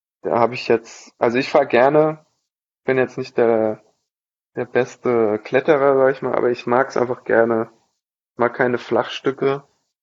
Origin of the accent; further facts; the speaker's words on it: Bad Schwalbach, Hesse, Germany; also born or lived in Hofheim; Ich bin hier aufgewachsen, ich bin in Bad Schwalbach geboren und in Hofheim, ja, über 20 Jahre gelebt.